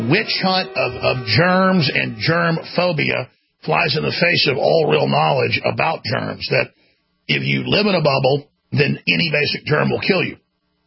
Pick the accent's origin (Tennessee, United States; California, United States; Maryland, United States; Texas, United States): Texas, United States; Dallas; Well, where I grew up in Dallas wasn't as polluted as where George Carlin grew up